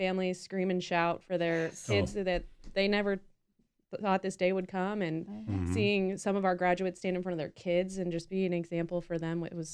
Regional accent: Zionsville, Indiana, United States; I'm actually from outside of Indianapolis in Zionsville, Indiana. I moved to Texas, San Antonio, Texas, for a couple years right out of college with my now husband. And when COVID hit, we decided to come back to Indiana and be closer to family

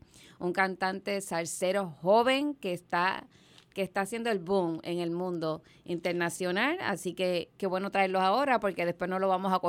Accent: Puerto Rico; now in Allentown, United States; Puertorriqueña, yo nací, me crié en Puerto Rico, yo estoy aquí hace 14 años

